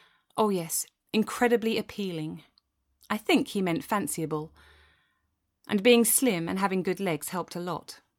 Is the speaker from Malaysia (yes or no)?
no; Wolverhampton, West Midlands, United Kingdom; stretching as far as Wolverhampton in the north, my hometown, and Coventry in the south.